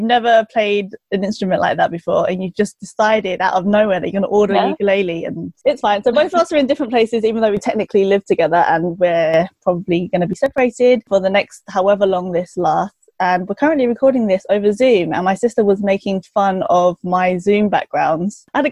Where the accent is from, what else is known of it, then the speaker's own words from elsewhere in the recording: United Kingdom; born there; Trust me, as a British-born Chinese person, I know.